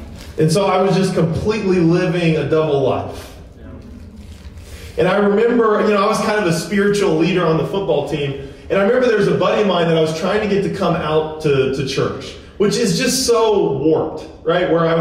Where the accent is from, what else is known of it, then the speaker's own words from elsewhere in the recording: Dallas, Texas, United States; now in Lawrence, United States; And I grew up in the church. I grew up in Dallas. I'm what we would call a kingdom kid.